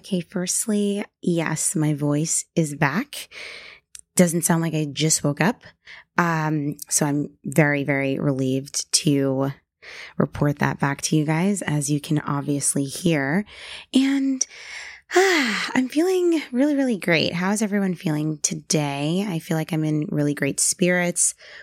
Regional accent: New York, United States; I live on the East Coast. I'm from New York.

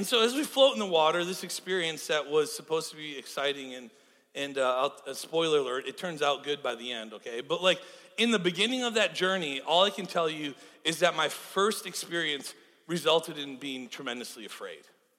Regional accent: Wisconsin, United States; So I'm from Wisconsin. Okay? Like a land lover, okay? There's no ocean.

